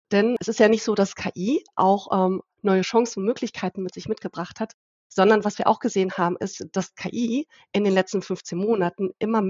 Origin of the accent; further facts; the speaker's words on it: Heidelberg, Baden-Württemberg, Germany; Also wir beide als Heidelberger, uns hat eine Nachricht in der letzten Woche ereilt